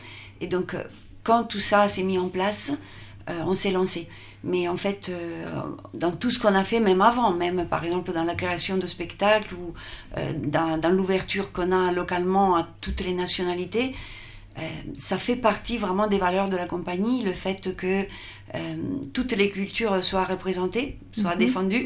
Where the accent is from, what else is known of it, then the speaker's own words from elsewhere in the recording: Italy; Personnellement, c'est presque logique, du moment où je suis italienne, donc pas française, mm-hmm. européenne, je me sens vraiment mm-hmm. européenne.